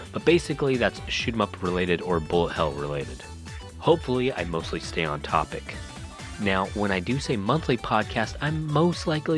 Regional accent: United States; you know, I'm from the States, so I didn't have a WonderSwan growing up.

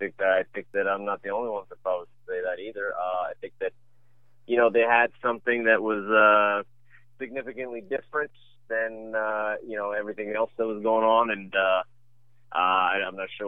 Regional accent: Washington, District of Columbia, United States; say the Redskins or the Nationals because it's my hometown.

